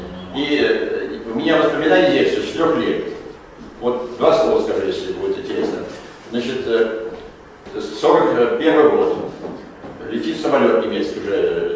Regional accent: Bryansk, Bryansk Oblast, Russia; я сам из Брянска, я там находился в Литогорске, сейчас я там был в прошлом году, и в Сербск, и в Сербск я ездил.

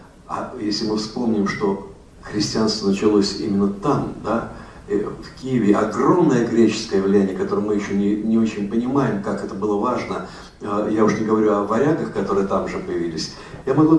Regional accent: Russia; она, вдруг узнавши, что я из России, сказала

